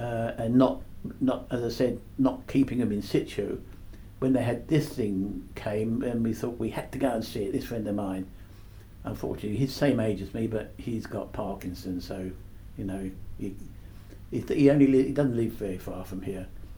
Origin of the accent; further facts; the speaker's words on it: London, United Kingdom; And to me, as a Londoner, that was very important.